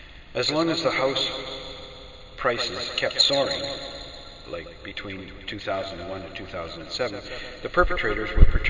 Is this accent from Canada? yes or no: yes; Canada; As a Canadian, I have a criminal record on account of these American bullies